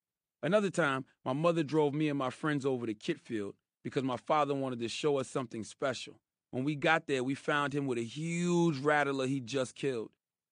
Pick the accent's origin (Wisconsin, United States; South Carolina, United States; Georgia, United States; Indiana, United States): South Carolina, United States; Charleston; Growing up in Charleston, I wasn't aware of all that history yet.